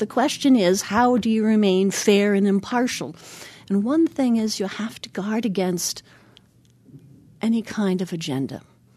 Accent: Richland Center, Wisconsin, United States; I grew up in Richland Center

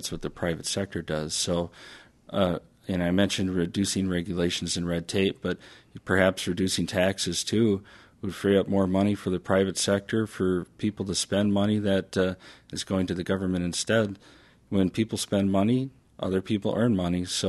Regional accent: Onalaska, Wisconsin, United States; now in West Salem, United States; I live in West Salem, Wisconsin, with my wife, Christy. We've been married for 11 years. I'm originally from Onalaska, Wisconsin.

